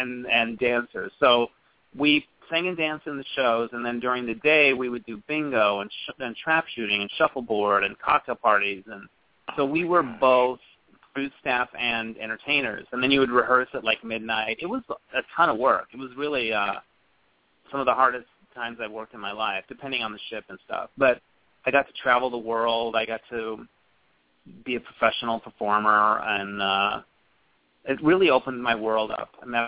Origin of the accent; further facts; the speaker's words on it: Arizona, United States; I have siblings, and they're back in they're all back in, like, my hometown.